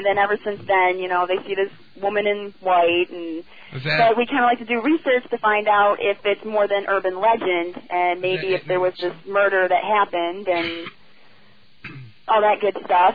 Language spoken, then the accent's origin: English; Michigan, United States; like, you know, we're from Grand Rapids, Grand Haven, Muskegon